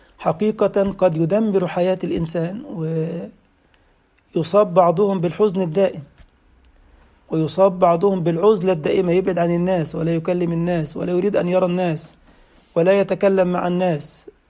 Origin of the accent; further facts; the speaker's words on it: Egypt; يعني أذكر أن أحدهم بعد محاضرة في بلدنا مصر